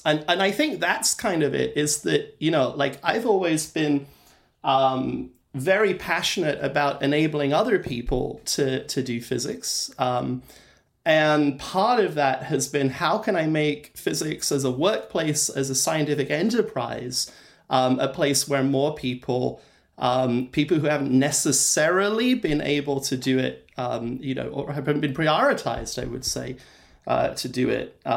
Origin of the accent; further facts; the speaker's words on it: England, United Kingdom; moved away as an adult; now in United States; I'm originally English.